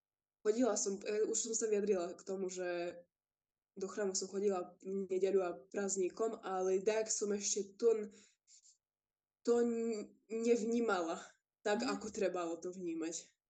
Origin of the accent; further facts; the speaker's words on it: Bardejov, Prešov Region, Slovakia; Vyrastala som v Bardejove, áno.